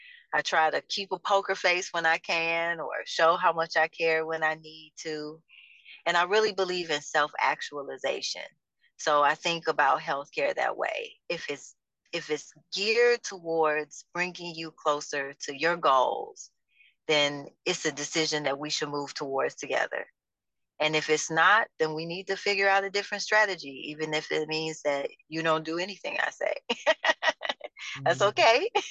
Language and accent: English; St. Louis, Missouri, United States; moved away as an adult; now in Chicago, United States; So I'm actually from St. Louis, and I came to Chicago in 1999.